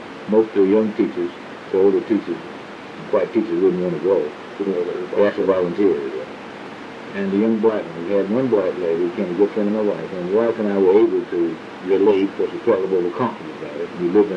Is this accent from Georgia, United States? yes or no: yes; Carterville, Georgia, United States; I came from Carterville, Georgia. I thought about Carterville, Georgia, come to Lineville, and I was a whole lot better than Carterville.